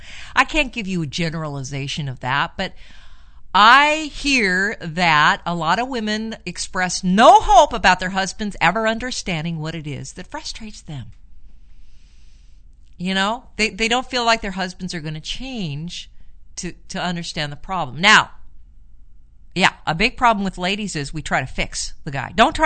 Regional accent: Los Angeles, California, United States; also born or lived in San Francisco; I'm a native. I grew up, I was born in Los Angeles. Lived in San Francisco for quite a while, though. Which was kind of cool. Got out of L.A.

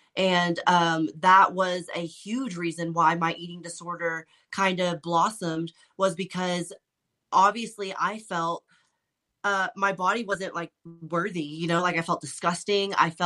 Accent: Boys Ranch, Texas, United States; Taylor and I grew up in Boys Ranch with our grandparents, gratefully, you know.

